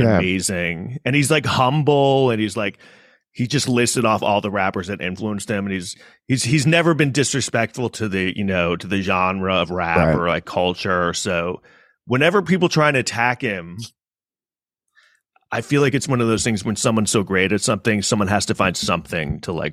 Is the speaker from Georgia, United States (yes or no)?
no; New York, United States; I mean, I grew up in New York, so